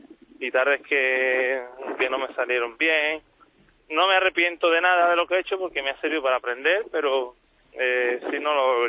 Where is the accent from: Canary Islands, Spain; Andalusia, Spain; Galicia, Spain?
Andalusia, Spain; Seville; poder entrar en mi tierra, en Sevilla